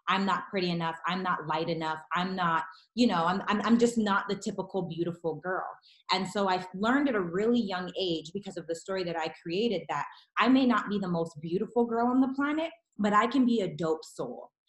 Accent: Canada; moved away as an adult; now in Los Angeles, United States; Growing up, I grew up in Canada, right? I didn't move to Los Angeles until I was 20 years old. I moved by myself. And growing up, I'm an African American, and there aren't very many African Americans back home.

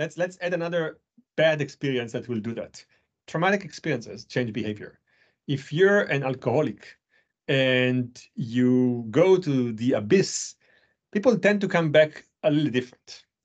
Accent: Israel; also born or lived in France; now in United States; I was born in France, raised in Israel, and now a citizen of the US.

